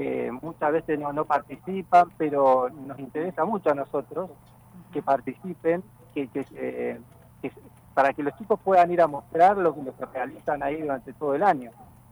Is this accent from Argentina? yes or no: yes; Bajada del Agrio, Neuquén, Argentina; born there; Yo nací en Bajada del Agrio.